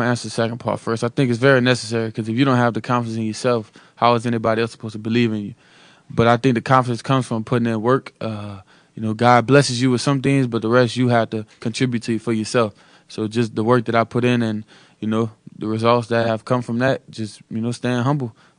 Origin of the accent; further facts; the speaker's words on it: Opelousas, Louisiana, United States; Just growing up in Louisiana, man. Just being a kid from Opelousas that didn't quit on his dream.